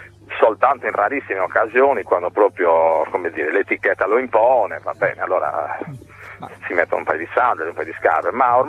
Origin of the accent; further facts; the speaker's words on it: Cagliari, Sardinia, Italy; now in Quartu Sant'Elena, Italy; No, sono di Cagliari, ma insomma abito a Quartus, a 5 km da Cagliari.